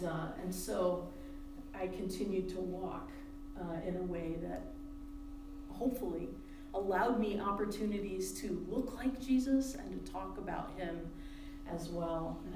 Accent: New York, United States; I'm a New Yorker, right? Lived on the East Coast.

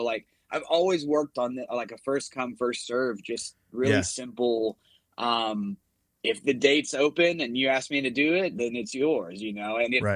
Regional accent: Fort Smith, Arkansas, United States; I'm from Fort Smith, Arkansas. That's where I'm originally from. And a small town, not a big music scene

